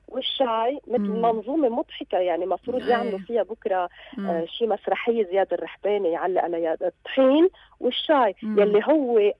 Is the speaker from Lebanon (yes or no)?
yes; Beirut, Beirut Governorate, Lebanon; نحن أولاد أبناء بيروت. عنا عتب، أنا بنت الأشرفية،